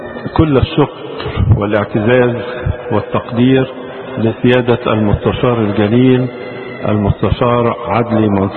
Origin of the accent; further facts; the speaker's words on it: Egypt; ففي كل زمن يوجد ويرتب الله من يكون حكيما لكي ما يقود بلادنا مصر